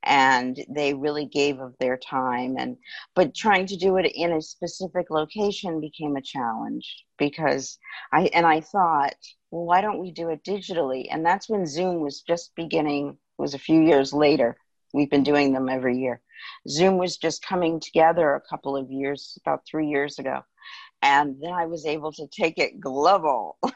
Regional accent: Hudson Valley, New York, United States; And I'm also from the Hudson Valley. On weekends, I'm up there, and sometimes during the week.

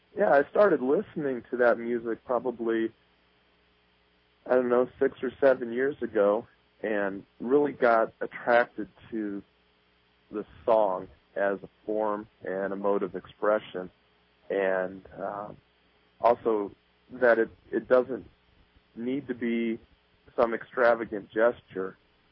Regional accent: Marshalltown, Iowa, United States; moved away as an adult; now in Lincoln, United States; Well, I was born in Marshalltown, Iowa, where I lived the first 18 years of my life. Then headed west about 45 miles to Ames, where I went to Iowa State University.

